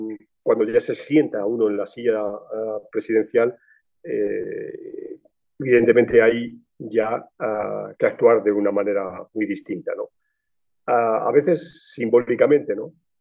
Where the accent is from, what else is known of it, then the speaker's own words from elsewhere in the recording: Spain; y hablo como español